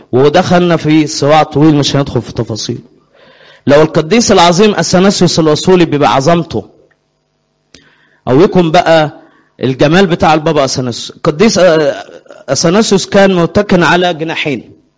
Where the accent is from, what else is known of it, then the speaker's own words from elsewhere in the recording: Upper Egypt, Egypt; عندنا في الصعيد في بلد اسمها أخميم مدينة شهداء